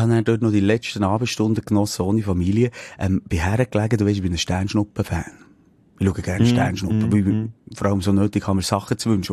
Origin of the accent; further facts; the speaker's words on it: Bern, Switzerland; obwohl Bern, ich wohne am Stadtrand